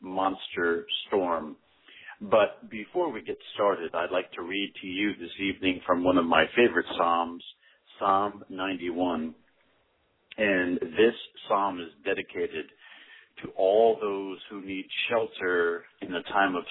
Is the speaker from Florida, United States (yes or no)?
no; New Jersey, United States; and New Jersey, my home state of New Jersey, and New York City